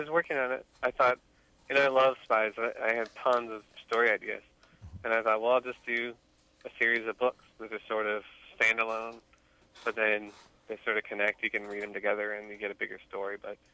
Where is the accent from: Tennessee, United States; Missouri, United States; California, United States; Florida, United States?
Missouri, United States; Lexington; now in St. Louis, United States; I grew up in Lexington, Missouri. It's like a small town outside of Kansas City here in Missouri. I grew up there, and then we moved to St. Louis, like my last year of high school, and I've lived here ever since.